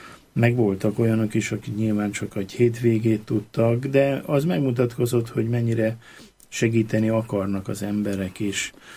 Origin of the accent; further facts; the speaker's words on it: Győr-Moson-Sopron, Hungary; valóban ott a Szigetközi egyik kis falujában volt származom, és ott élnek még a rokonaim is.